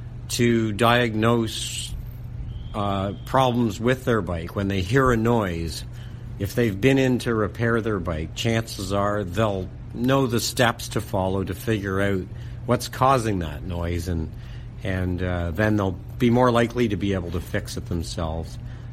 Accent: Toronto, Ontario, Canada; So growing up in North Toronto, we went everywhere by bike.

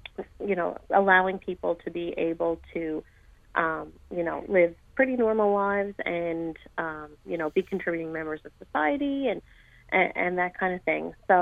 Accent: Newfoundland and Labrador, Canada; I'm originally from Newfoundland, so it's a real treat for me to be able to go back to my home province

